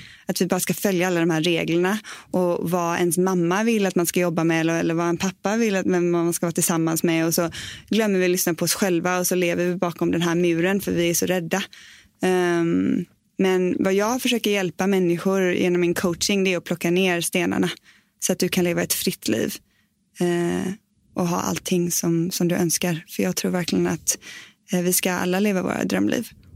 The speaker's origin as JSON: {"language": "Swedish", "town": "Gothenburg", "region": "Västra Götaland County", "country": "Sweden", "lives_now": "Stockholm, Sweden", "said": "jag har varit den senaste tiden i Stockholm. Men jag är född i Göteborg."}